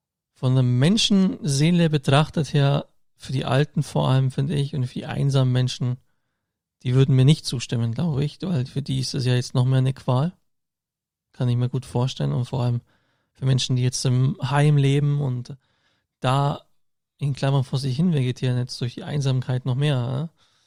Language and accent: German; Augsburg, Bavaria, Germany; born or raised there